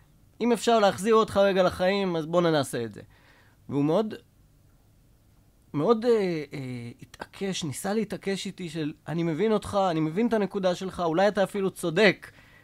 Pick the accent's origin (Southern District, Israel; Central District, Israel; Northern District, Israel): Northern District, Israel; Safed; born there; אני נולדתי בצפת, בא מבית חרדי, סביבות גיל 15 ביצעתי את ההתנתקות הסופית מהעולם החרדי ומהמשפחה ועברתי להיות עצמאי